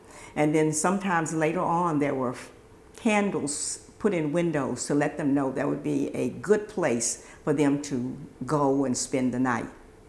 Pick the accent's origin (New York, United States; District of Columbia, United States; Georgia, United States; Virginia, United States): Virginia, United States; Well, I'm from a segregated area where we had our own schools, own doctors, mm-hmm. own lawyers, principals. We had everything we needed. I was raised on a farm